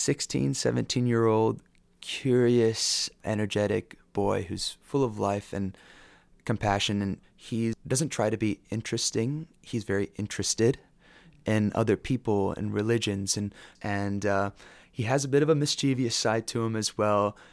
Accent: Louisiana, United States; born there; My father came here because he was a doctor and didn't really like the way they practiced medicine in India. And I was born in Louisiana.

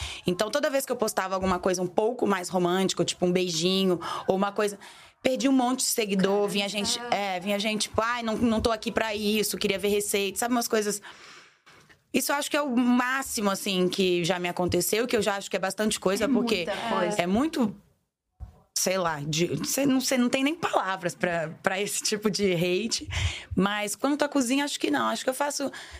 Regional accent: Minas Gerais, Brazil; Eu sou mineira. Eu sei como é a cabeça do mineiro.

